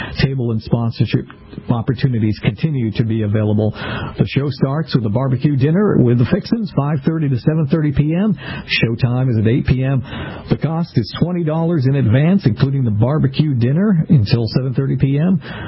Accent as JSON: {"language": "English", "region": "Massachusetts", "country": "United States", "tie": "born or raised there", "said": "This one is from a gentleman in Massachusetts, in my home state of Massachusetts."}